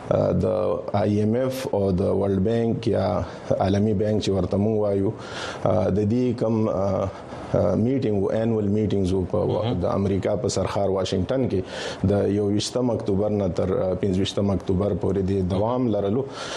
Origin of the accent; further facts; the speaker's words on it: Khyber Pakhtunkhwa, Pakistan; now in Peshawar, Pakistan; زما تعلق د قبایلی سیمو او رگزی ضلع سره دی خو دا وخت مونږ په پیښور کې میشته یو.